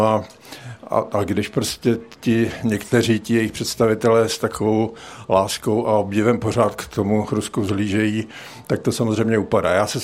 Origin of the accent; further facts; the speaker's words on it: Boskovice, South Moravian Region, Czechia; přijít pozdě v Boskovicích, to je pro mě dvojnásobná hanba, protože odsud pocházím.